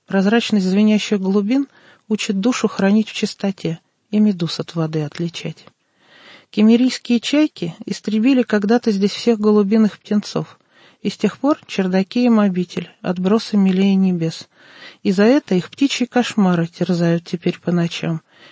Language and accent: Russian; Moscow, Russia; мы из Москвы